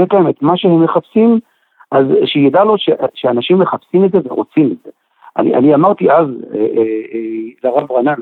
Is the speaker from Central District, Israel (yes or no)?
yes; Rehovot, Central District, Israel; גם בתור ילד גדלתי ברחובות שסך הכל יש שם קהילה חרדית מאוד גדולה